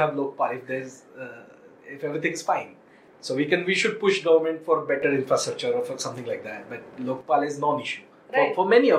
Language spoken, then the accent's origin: English; India; all the issues that we are facing as Indian society are not simple, are very complex in nature.